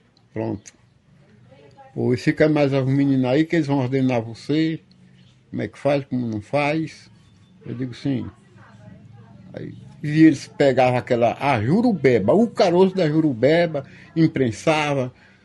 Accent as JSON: {"language": "Portuguese", "town": "Pindobaçu", "region": "Bahia", "country": "Brazil", "tie": "born or raised there", "also_born_or_lived": "Campo Formoso", "said": "eu sou de Campo Formoso, nasci em Campo Formoso, ali na Tiquara, mas fui criado mais no Pindobaçu. E com 18 anos e pouco, eu já conhecia metade da Bahia."}